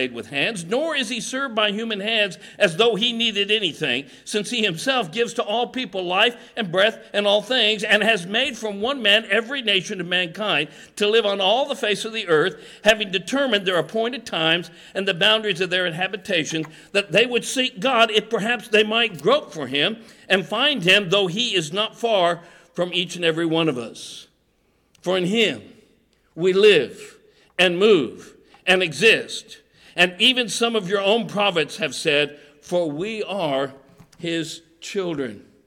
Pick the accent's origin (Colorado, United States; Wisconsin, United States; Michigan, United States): Colorado, United States; I'm from Colorado. When I was a boy, we would go up into the mountains of Colorado.